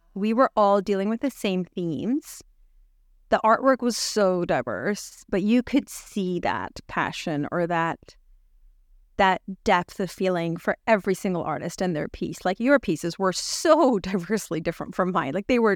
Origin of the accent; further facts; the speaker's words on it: United Arab Emirates; also born or lived in Pakistan; My dad is half Yemeni, so I always like to acknowledge that part of my heritage. And I grew up in the United Arab Emirates my entire life, went to design school and university over there, lived for 4 years and a half in Pakistan after marriage